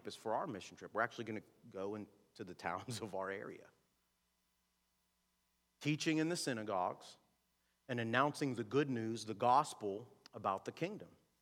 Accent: North Braddock, Pennsylvania, United States; I resented the fact that I grew up in North Braddock, poor

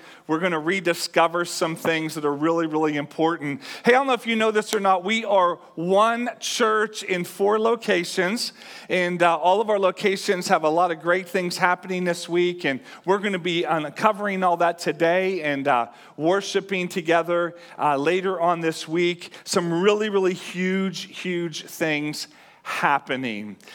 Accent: Pittsburgh, Pennsylvania, United States; I grew up in Pittsburgh, and I grew up with this is your team.

